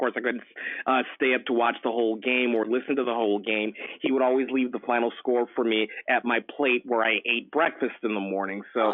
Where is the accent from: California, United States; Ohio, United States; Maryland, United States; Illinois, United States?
Maryland, United States; Landover; I grew up in Landover, Maryland, right around the corner from the old Capitol Center.